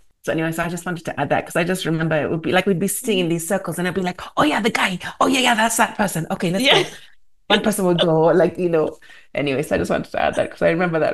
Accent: Kenya; I'm from Kenya and I have the letter.

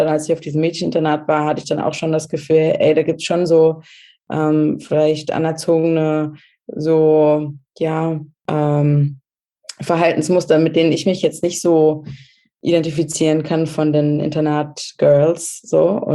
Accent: Germany; wo ich aufgewachsen bin in Deutschland

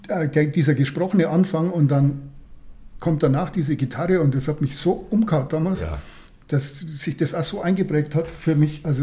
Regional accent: Schönwald, Germany; Ich bin in Schönwald aufgewachsen.

